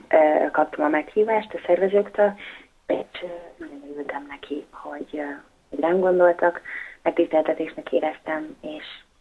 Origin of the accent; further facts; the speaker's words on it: Hungary; now in Turkey; nagyon örülnek mindig, amikor meg tudják, hogy magyar vagyok.